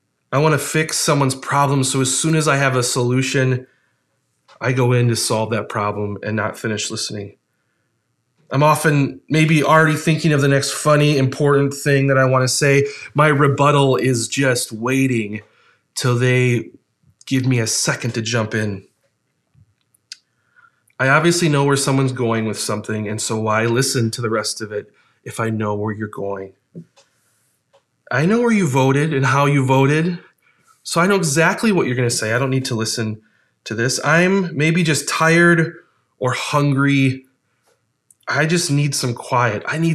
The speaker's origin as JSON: {"language": "English", "region": "Ohio", "country": "United States", "said": "I just won the sports trivia question, and I'm from Ohio, and yada, yada."}